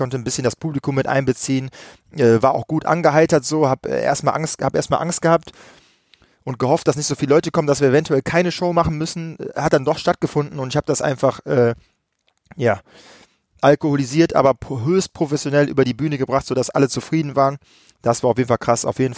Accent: Düsseldorf, North Rhine-Westphalia, Germany; war die Battlemania das erste Mal in meiner Heimatstadt in Düsseldorf.

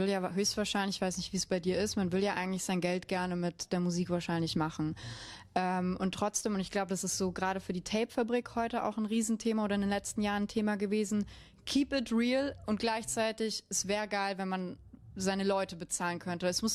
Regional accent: Munich, Bavaria, Germany; Ich bin Münchner

